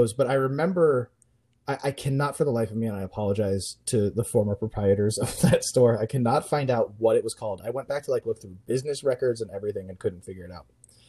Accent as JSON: {"language": "English", "region": "California", "country": "United States", "tie": "born or raised there", "said": "I grew up in the North Bay, Northern California. We had a pretty large regional chain called Bradley Video."}